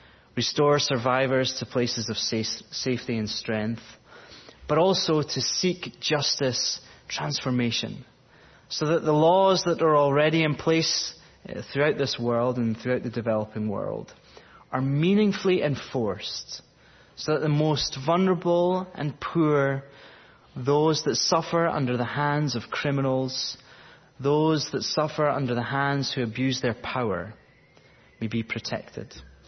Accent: Scotland, United Kingdom; This feels so much like home for me as a Scot who's familiar with creaky pews

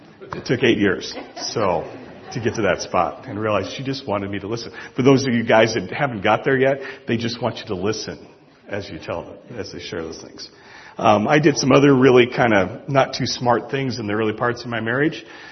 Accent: United States; Yes, I'm an American.

